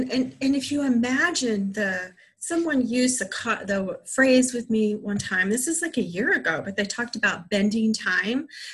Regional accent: California, United States; now in Singapore; So we've been here in Singapore for 3 years. We came from the Southern California in the United States.

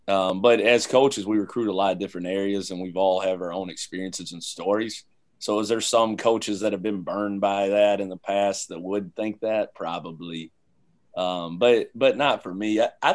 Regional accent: London, United Kingdom; those 18 years that I spent growing up in London

